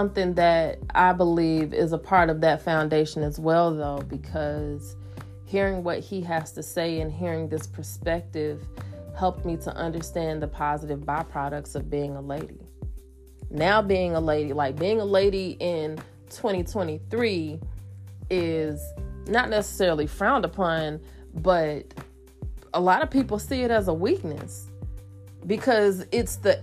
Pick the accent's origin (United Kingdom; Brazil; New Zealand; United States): United States; Georgia; I'm from Georgia, but there's so much of our childhood that just we reminisce about, the honeysuckles and sweet tea and magnolia trees